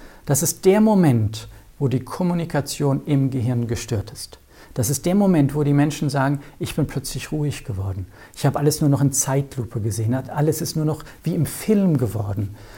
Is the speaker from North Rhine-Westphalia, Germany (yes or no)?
no; Ramstein, Rhineland-Palatinate, Germany; in dem Fall von Rammstein war es so gewesen, es war so wichtig, weil es ja in meinem Heimatort passiert war